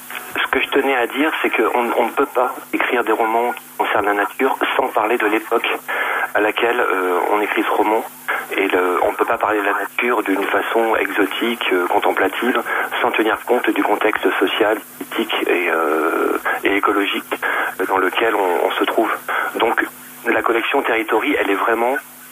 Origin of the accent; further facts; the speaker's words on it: Nouvelle-Aquitaine, France; Pierre, Franck et moi, on est natifs tous les trois du Limousin.